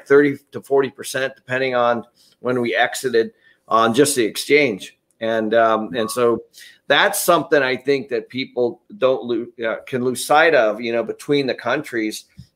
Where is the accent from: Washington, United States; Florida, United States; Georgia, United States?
Washington, United States; Seattle; I grew up in Seattle. We used to go up to Vancouver all the time.